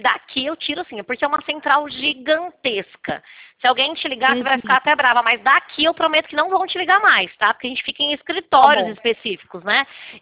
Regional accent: Leme, São Paulo, Brazil; Do interior de São Paulo. Sou de cidade de Leme.

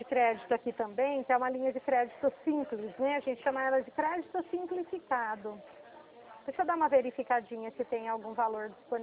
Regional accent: São Paulo, Brazil; Eu sou do estado de São Paulo

